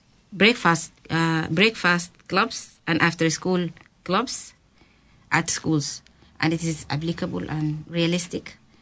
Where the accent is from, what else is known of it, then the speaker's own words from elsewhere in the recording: Sudan; now in Letterkenny, Ireland; I'm originally from Sudan. Letterkenny is my hometown, and I'm living up Gordley.